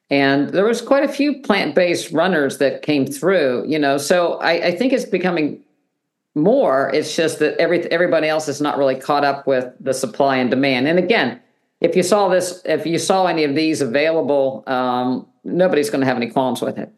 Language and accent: English; West Virginia, United States; It's like, you know, I was raised in West Virginia and there was plenty of animal fat and that didn't go well.